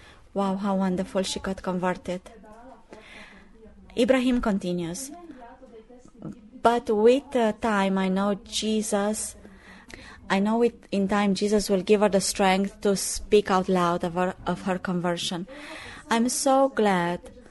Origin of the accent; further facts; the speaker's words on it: Italy; English is a second language; also born or lived in Tanzania; I was adopted when I was little from an Italian family, but I am from Tanzania. I grew up in Italy.